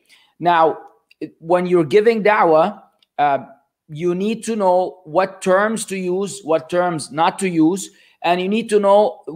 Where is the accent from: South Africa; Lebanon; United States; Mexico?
Lebanon; English is a second language; moved away as an adult; Now, I'm not a native speaker. In fact, I was born and raised in Lebanon. The first time I ever boarded a plane, I was already 18 years old.